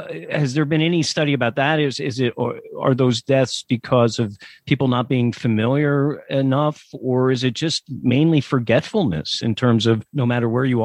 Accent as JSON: {"language": "English", "region": "Pennsylvania", "country": "United States", "said": "I just mentioned, you know, I'm from Pennsylvania"}